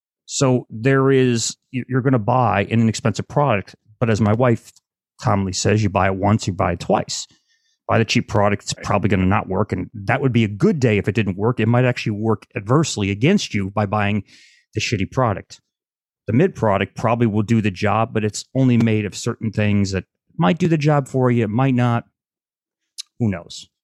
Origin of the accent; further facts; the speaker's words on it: Northeast, United States; I grew up in the Northeast and AM radio was pretty easy to listen to a whole bunch of different stations.